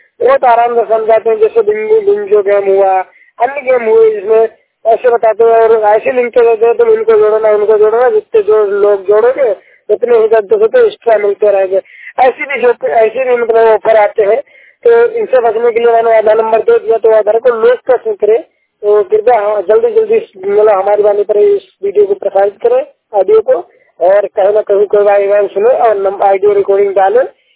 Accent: Shahjahanpur, Uttar Pradesh, India; और मैं जिला शाहजहांपुर से यूपी से निवासी यूपी का निवासी हूँ।

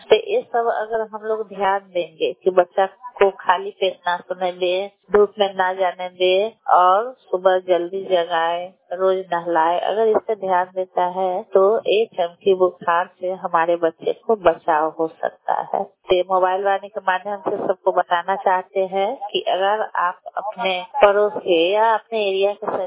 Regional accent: Bihar, India; मैं गुड़मिया पंचायत की निवासी हूँ। हम लोग जीविका से जुड़े हुए हैं, जीविका में सीएम पद पर काम करते हैं।

